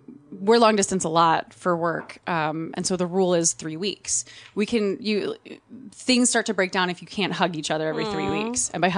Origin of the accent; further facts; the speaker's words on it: New Jersey, United States; No, I'm an Italian from Jersey. I don't think we have any marriage traditions.